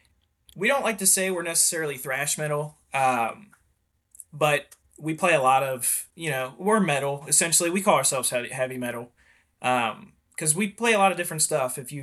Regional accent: Cincinnati, Ohio, United States; We're from Cincinnati, Ohio.

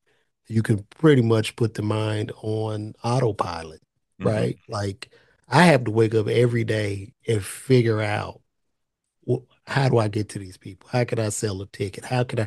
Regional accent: Chicago, Illinois, United States; I'm from the South Side of Chicago, blue collar city. It was just about getting a job.

